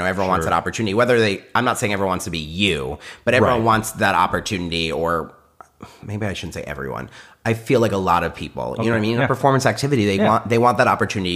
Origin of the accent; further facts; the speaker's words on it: Detroit, Michigan, United States; Really, it's in Michigan, I would say. I mean, the fall, I grew up in Detroit.